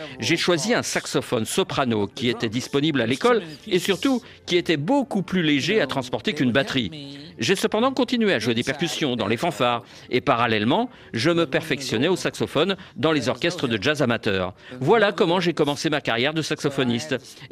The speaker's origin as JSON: {"language": "French", "region": "Louisiana", "country": "United States", "moved": "yes", "lives_now": "Texas, United States", "said": "Comme nous sommes originaires de la Louisiane, nous parlions tous français à la maison. Mais lorsque nous avons déménagé pour le Texas, personne ne nous comprenait. Nous avons donc opté pour l'anglais."}